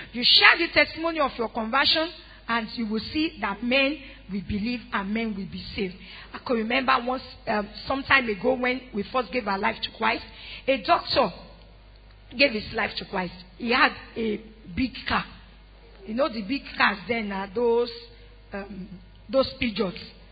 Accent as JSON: {"language": "English", "town": "Ibadan", "region": "Oyo", "country": "Nigeria", "said": "I came from Nolende. I came from Odiolo. I came from Iyakari. I came from in a place that is near to a ghetto in Ibadan."}